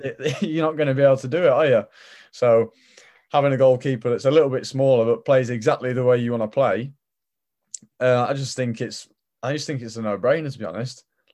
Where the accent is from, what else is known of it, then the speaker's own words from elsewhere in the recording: Lincoln, East Midlands, United Kingdom; because I'm from Lincoln, I am.